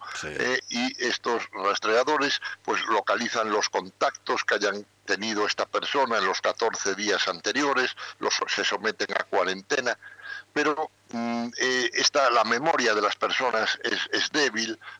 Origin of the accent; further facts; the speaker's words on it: Spain; que también son como somos los españoles, muy de por la noche, ¿no?